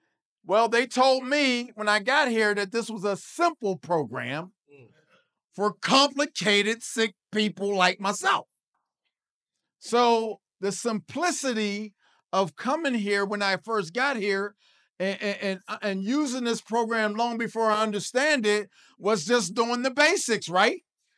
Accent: Pittsburgh, Pennsylvania, United States; So, like I said, I come from Pittsburgh, the South Side, and Beltsuver.

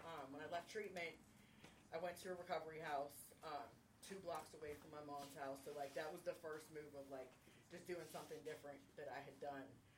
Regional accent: Philadelphia, Pennsylvania, United States; also born or lived in Indiana, Pennsylvania; Originally from Indiana, PA, I grew up in Philadelphia.

